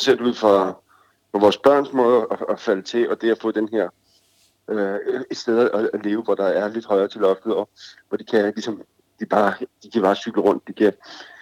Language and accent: Danish; Capital Region of Denmark, Denmark; also born or lived in Copenhagen; Altså, jeg er født på Nørrebro, og er det, man siger, halv dansker, halv bornholmer.